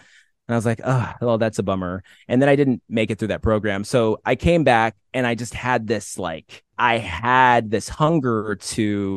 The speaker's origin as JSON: {"language": "English", "town": "Watertown", "region": "New York", "country": "United States", "tie": "born there", "said": "I was born in Watertown, New York, and I was born there because my mom was involved in the Army Reserves, and there's a base up there, Fort Drum."}